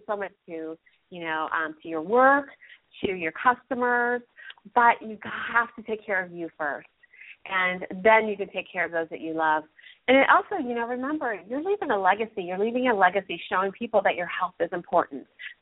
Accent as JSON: {"language": "English", "region": "Ohio", "country": "United States", "tie": "born or raised there", "said": "We are going to go right off to Ohio. We're going to go talk to Becky. Becky, yeah, you're back in my home state. And I'm not there."}